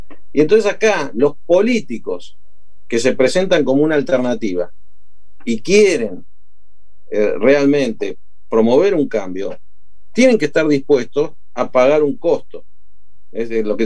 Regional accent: Argentina; yo soy argentino, vivo en Argentina y sufro en Argentina, ¿no?

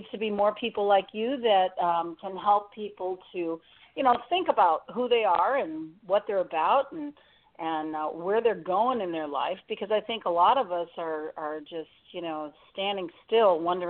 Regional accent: Chicago, Illinois, United States; moved away; I'm from Chicago, but you know, I've been away since 77.

